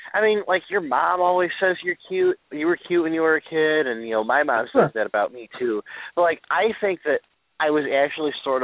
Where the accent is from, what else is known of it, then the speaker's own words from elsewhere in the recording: Indiana, United States; I am originally from Northwest Indiana. I went to St. Mary's Catholic Elementary in Griffith, Indiana